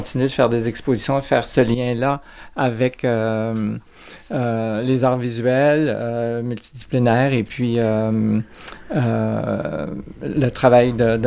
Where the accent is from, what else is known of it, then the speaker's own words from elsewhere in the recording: Alberta, Canada; moi, je suis originaire de l'Alberta, de parents québécois.